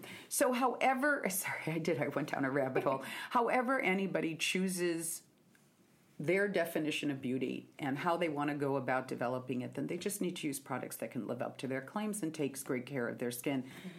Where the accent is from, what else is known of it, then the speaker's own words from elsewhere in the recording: Seattle, Washington, United States; You know, I'm from Seattle.